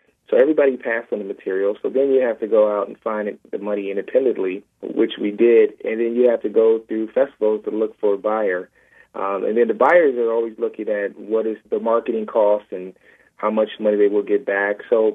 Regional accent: Milwaukee, Wisconsin, United States; born or raised there

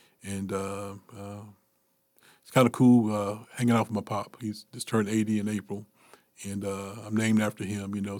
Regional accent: Wilmington, United States; You know, I grew up here in Wilmington. I moved here when I was a year old. My father's from here.

